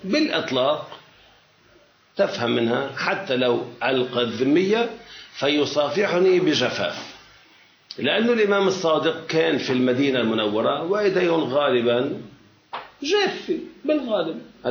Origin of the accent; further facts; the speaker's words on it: Lebanon; نحن من لبنان جايين لنشتري أشياء طاهرة مش أشياء نجسي